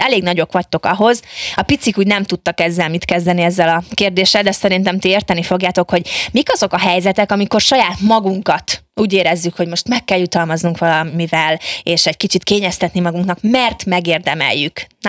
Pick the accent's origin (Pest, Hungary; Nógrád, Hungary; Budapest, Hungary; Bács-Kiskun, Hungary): Bács-Kiskun, Hungary; Balotaszállás; Igen, én faluban nőttem föl, Balotaszálláson